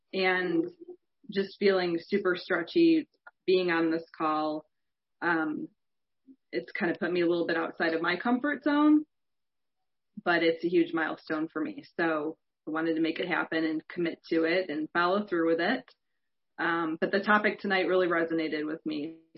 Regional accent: Chicago, Illinois, United States; now in Oklahoma City, United States; but I'm from Chicago. I'm actually living in Oklahoma City right now and I've been here for a few years

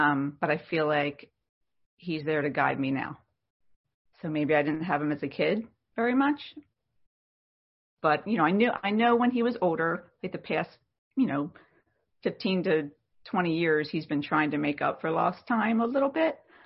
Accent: Norristown, Pennsylvania, United States; I am from Norristown, Pennsylvania, which is close to Philadelphia.

